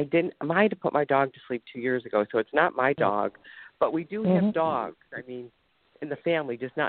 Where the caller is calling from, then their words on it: Ohio, United States; I'm calling from Ohio